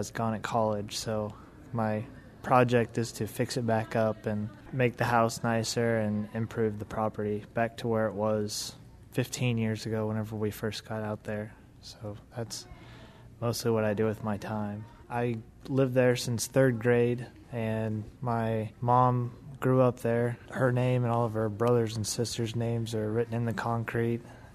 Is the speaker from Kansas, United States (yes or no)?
yes; Burlington, Kansas, United States; from Burlington, Kansas, and I live on a fifth-generation family farm. I have lived there for 10 years, went to college, and moved back, and now I'm the primary resident.